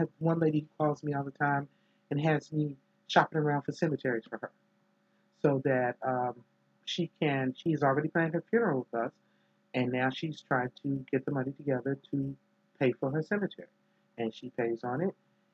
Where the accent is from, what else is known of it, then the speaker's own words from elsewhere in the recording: Washington, District of Columbia, United States; I grew up in Riggs Park, Northeast. Yay, Riggs Park for life.